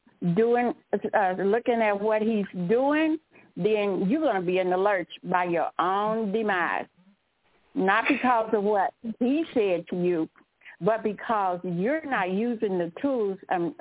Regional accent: Kansas City, United States; I'm from Kansas City.

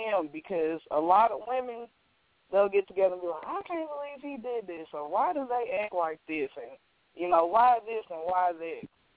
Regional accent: Lexington, Kentucky, United States; also born or lived in Talladega, Alabama; It's really a place I decided because I'm from Lexington, Kentucky. That would have been too just, you know, okay for me. And or Talladega, Alabama. I got family there. I lived there for several years.

